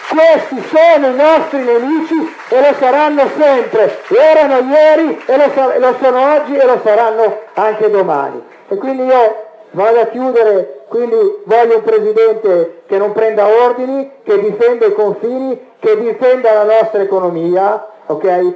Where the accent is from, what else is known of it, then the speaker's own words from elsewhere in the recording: Lombardy, Italy; siccome qui siamo in Veneto e io sono lombardo